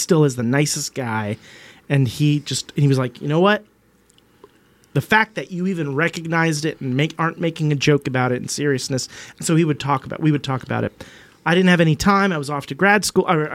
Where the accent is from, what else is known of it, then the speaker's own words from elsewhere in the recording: North Arlington, New Jersey, United States; 15W, that's the Meadowlands. North Arlington, New Jersey.